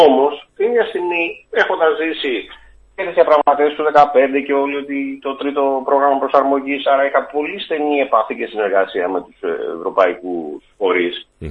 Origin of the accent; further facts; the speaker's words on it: Livadeia, Central Greece, Greece; στην πατρίδα μου, στη Λιβαδιά